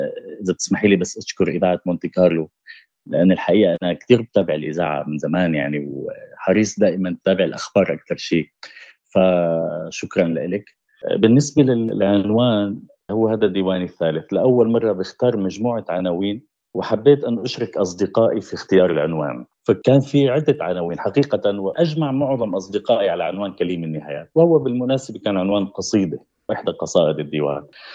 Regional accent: Damascus, Damascus Governorate, Syria; ولدت في دمشق وعشت كل حياتي فيها.

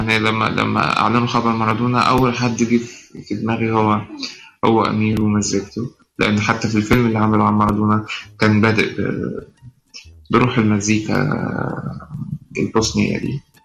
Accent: Cairo, Cairo Governorate, Egypt; من مصر، من القاهرة.

